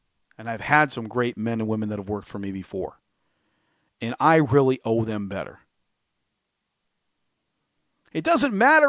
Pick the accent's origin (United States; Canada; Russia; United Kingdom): Canada; Vancouver, British Columbia; any one of a number of hospitals in Vancouver if I had a brain leak. And don't get me wrong, I love my hometown, ladies and gentlemen.